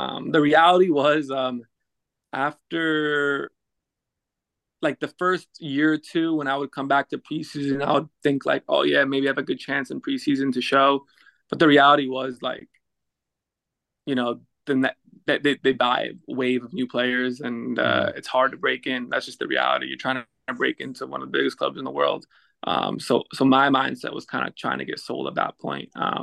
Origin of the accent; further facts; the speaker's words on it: United States; just won, you know, a trophy with Red Bulls, playing for my hometown club, just got called up to the national team under Klinsmann